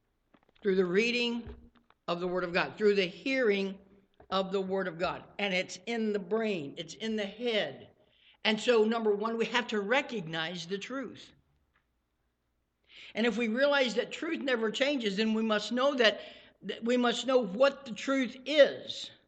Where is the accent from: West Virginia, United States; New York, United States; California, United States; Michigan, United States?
West Virginia, United States; I'm from West Virginia, so just remember, you know. I don't know what all those big words mean, you know.